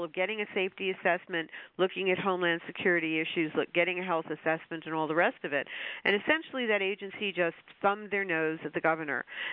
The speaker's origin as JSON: {"language": "English", "region": "New York", "country": "United States", "said": "So, you know, as a New Yorker, the show is broadcast out of New York."}